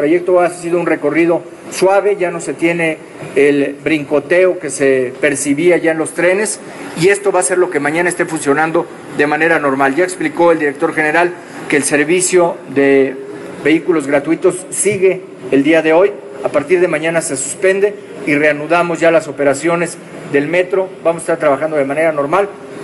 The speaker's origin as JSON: {"language": "Spanish", "region": "Mexico City", "country": "Mexico", "said": "a todos los que somos pues capitalinos"}